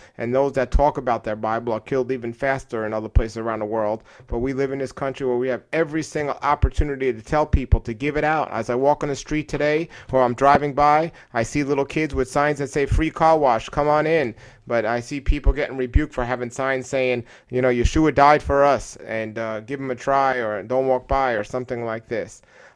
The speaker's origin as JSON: {"language": "English", "town": "New York City", "region": "New York", "country": "United States", "tie": "born or raised there", "said": "I grew up myself, I grew up an atheist in New York City, and I didn't know much about the scriptures"}